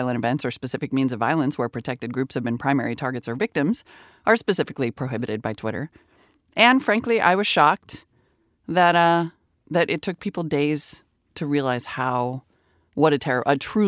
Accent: Montana, United States; also born or lived in North Dakota; It got to me because I grew up in Montana and North Dakota, or what we, when I was growing up, called Indian Country.

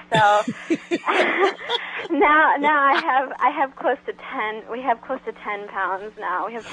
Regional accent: Michigan, United States; I'm from Michigan, and I recently went up north this weekend to the Traverse City Cherry Festival.

